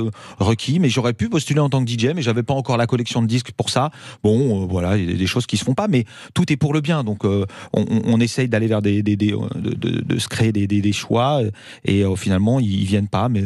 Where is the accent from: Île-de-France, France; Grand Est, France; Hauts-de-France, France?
Île-de-France, France; Paris; born there; Je suis né à Paris, moi